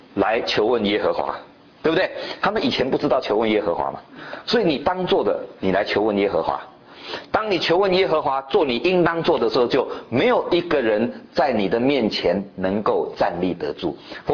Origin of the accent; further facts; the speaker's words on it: China; 下冰炮我们中国人讲